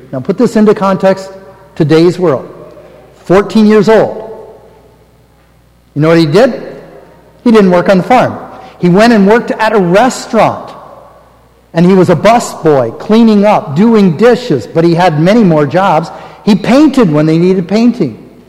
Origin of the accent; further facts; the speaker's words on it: Nebraska, United States; I was born and raised in Nebraska.